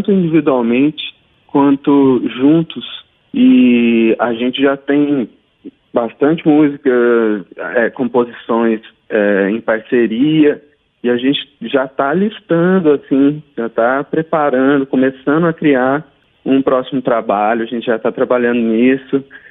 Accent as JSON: {"language": "Portuguese", "town": "Passa Quatro", "region": "Minas Gerais", "country": "Brazil", "said": "Eu sou do sul de Minas, em Passa Quatro."}